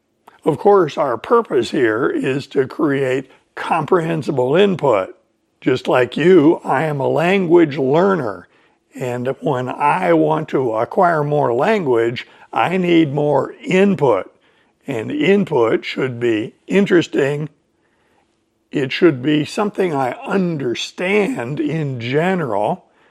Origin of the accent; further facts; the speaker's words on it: East Coast, United States; Let's go back to when I was a child growing up on the East Coast of the United States.